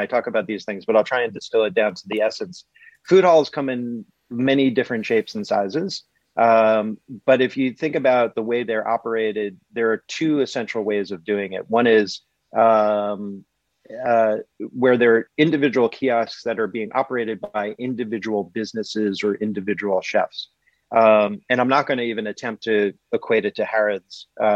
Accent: New York, United States; That, to me, being a New Yorker

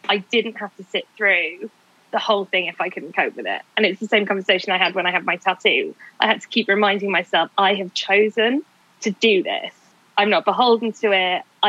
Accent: Cardiff, Wales, United Kingdom; now in London, United Kingdom; somebody from my hometown, because I'm from Cardiff, I live in London now

